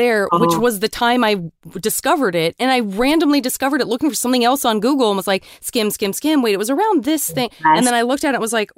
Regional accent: Tucson, Arizona, United States; I'm from Tucson.

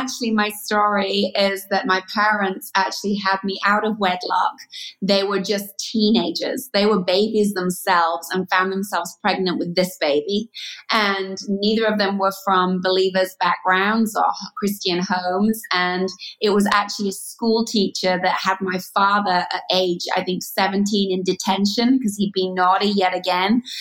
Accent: England, United Kingdom; So I grew up in England, a small town

